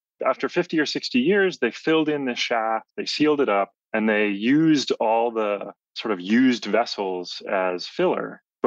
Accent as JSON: {"language": "English", "town": "San Jose", "region": "California", "country": "United States", "tie": "born or raised there", "said": "Yeah, I grew up in San Jose, California."}